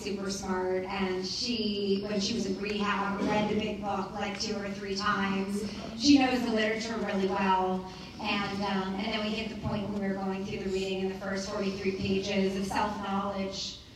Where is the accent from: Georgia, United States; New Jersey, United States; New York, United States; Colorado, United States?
New York, United States; New York City; So, as I said, I grew up in New York City